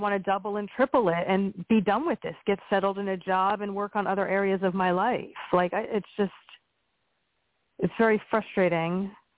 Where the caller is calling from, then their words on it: Pennsylvania, United States; Hi, Jessica, Pennsylvania.